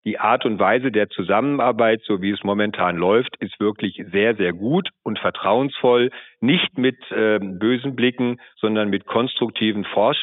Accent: Montabaur, Rhineland-Palatinate, Germany; Ich gebe Ihnen ein schönes Beispiel, wo ich herkomme, aus Montabaur, Rheinland-Pfalz.

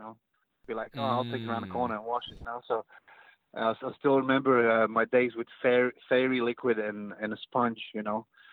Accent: Latvia; English is a second language; now in United Kingdom; I was born and raised in Latvia, which is in Europe, and most people don't know where it is, and that's fine. It's on the side of Russia, the Baltic states. On a Baltic Sea. However, I've lived for almost 10 years in England, so that's why my accent is pretty mixed

